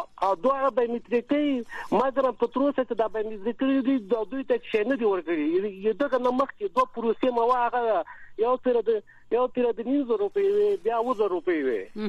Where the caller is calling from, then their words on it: Kabul, Afghanistan; ما از کابل هستم.